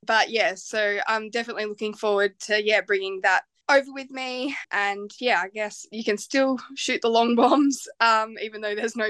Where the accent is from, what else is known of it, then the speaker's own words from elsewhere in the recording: Australia; me being an Australian player